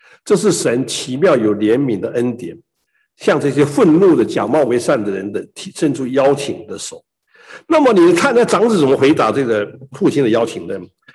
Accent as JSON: {"language": "Chinese", "country": "Taiwan", "said": "我们台湾人最常拜的这个林默娘"}